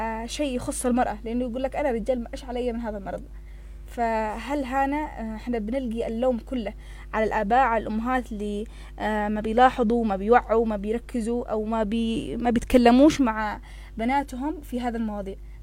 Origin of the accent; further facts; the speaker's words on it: Yemen; إحنا كشعب يمني أو كمجتمع